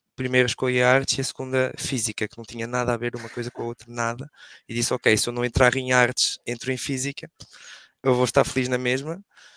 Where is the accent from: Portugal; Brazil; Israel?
Portugal; Boticas, Norte; Eu sou de Boticas, ao lado de Chaves.